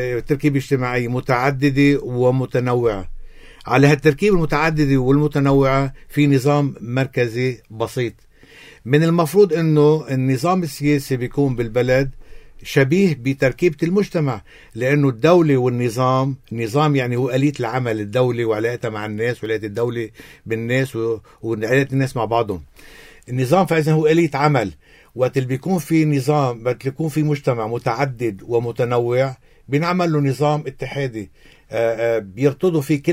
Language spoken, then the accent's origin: Arabic; Lebanon; مثل ما هو عم يحصل عنا بلبنان